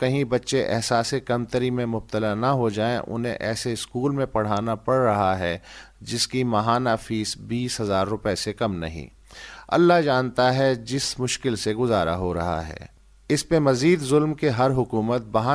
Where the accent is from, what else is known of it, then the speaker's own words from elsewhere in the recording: Rahim Yar Khan, Punjab, Pakistan; now in Karachi, Pakistan; جیسے ڈومیسائل کے حساب سے میں رحیم یار خان کا ہوں، رہائش کراچی میں ہے، طبقہ مڈل کلاس ہے،